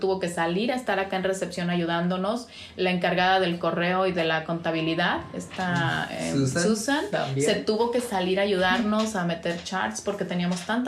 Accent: Mexico; nosotros como mexicanos tenemos

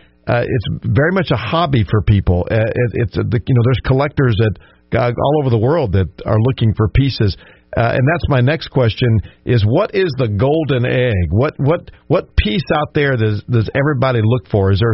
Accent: Louisiana, United States; growing up in Louisiana.

